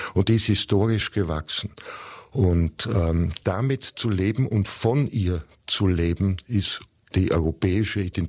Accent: Austria; dann sage ich Ihnen als Österreicher

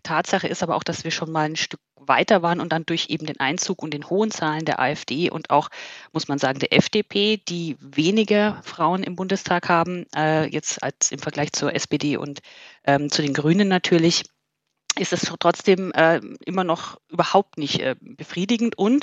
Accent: Bavaria, Germany; Ich sage gern salü, obwohl ich mittlerweile ich immer noch auffalle, weil ich oft Servus sage. Und das sagt man hier natürlich eigentlich gar nicht, aber ich komme ja eigentlich aus Bayern.

